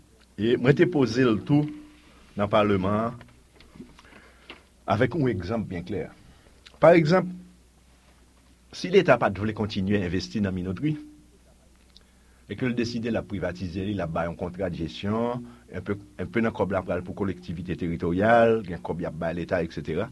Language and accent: French; Haiti; je suis haïtien